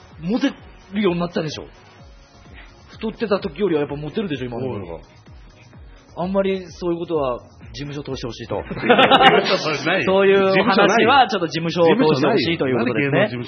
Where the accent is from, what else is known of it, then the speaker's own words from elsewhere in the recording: Chiba, Japan; うち、ま、僕千葉県出身なんですけど、